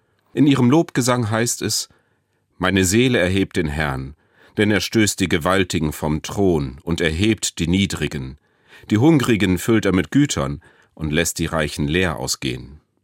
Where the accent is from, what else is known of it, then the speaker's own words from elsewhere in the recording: Northern Germany, Germany; Und ich als Norddeutscher habe das alles beobachtet und gestaunt und fand es zugleich herrlich kurios.